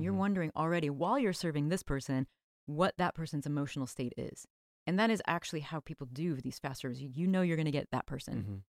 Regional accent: Ohio, United States; I mean, I grew up in Ohio … all of that.

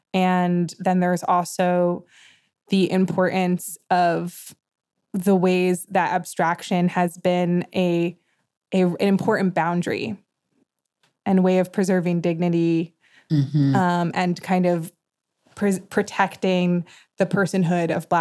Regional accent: New York, United States; my mom is an artist and I grew up in New York with many artists

